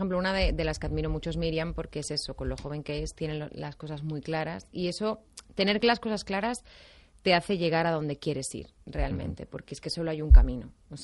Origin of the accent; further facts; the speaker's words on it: Spain; Soy muy española, soy muy de mi patria, de mi comida, de mi clima, de todo.